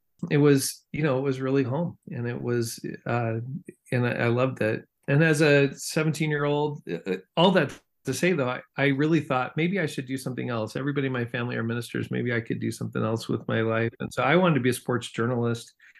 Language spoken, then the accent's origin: English; Seattle, Washington, United States; now in Nampa, United States; growing up in Seattle, big city kid, we would come visit NNU out here in the sticks. Now I live here, but in Nampa